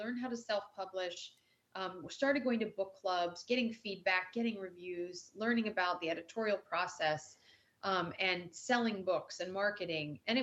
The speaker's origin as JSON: {"language": "English", "region": "Maryland", "country": "United States", "said": "And for I'm from Maryland."}